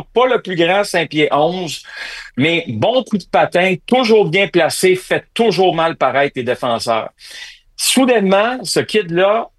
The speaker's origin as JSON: {"language": "French", "town": "Hull", "region": "Quebec", "country": "Canada", "said": "mais moi, je viens de Hull"}